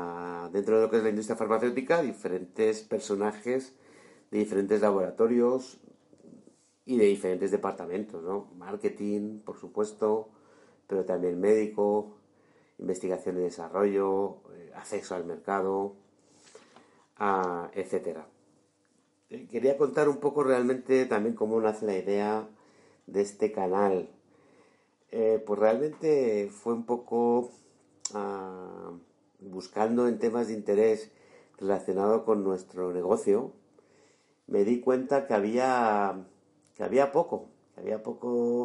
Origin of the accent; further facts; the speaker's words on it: Madrid, Community of Madrid, Spain; born there; nacido en Madrid